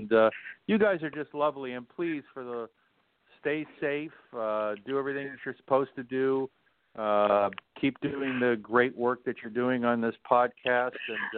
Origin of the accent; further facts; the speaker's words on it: Toronto, Ontario, Canada; because I'm from Toronto